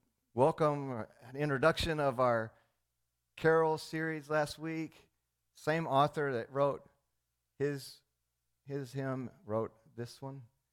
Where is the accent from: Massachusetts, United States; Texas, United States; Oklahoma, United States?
Texas, United States; Dallas; I grew up in Dallas, and all our families have big Christmases, and we went from Dallas, my mom and dad, down to Houston.